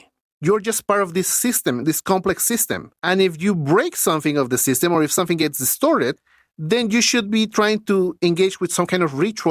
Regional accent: Lima, Peru; when I grew up in Lima, winters were 14 degrees Celsius.

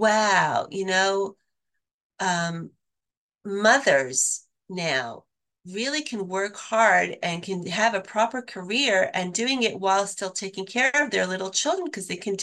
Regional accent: Canada; I'm Canadian, actually.

